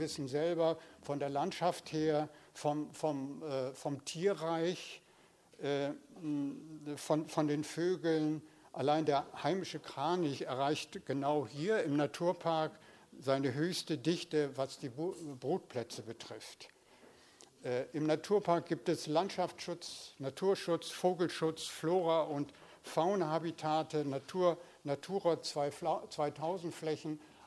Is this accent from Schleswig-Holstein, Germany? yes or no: yes; Horst, Schleswig-Holstein, Germany; ich komme aus Horst